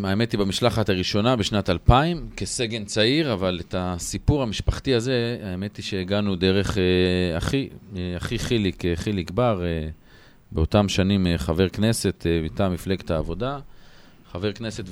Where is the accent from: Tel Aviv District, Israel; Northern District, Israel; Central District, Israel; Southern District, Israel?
Northern District, Israel; Safed; אני גדלתי כילד, אני גדלתי בצפת